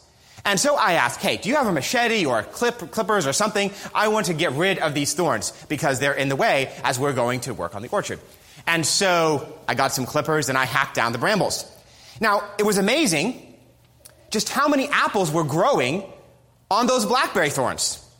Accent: New York City, New York, United States; And even though I grew up as a city boy, again, most of you know I grew up in New York City

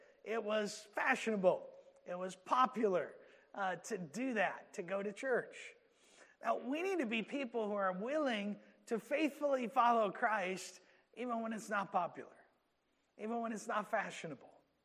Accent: Georgia, United States; You know, I grew up in Georgia, and in Georgia, as I was growing up, most people went to church.

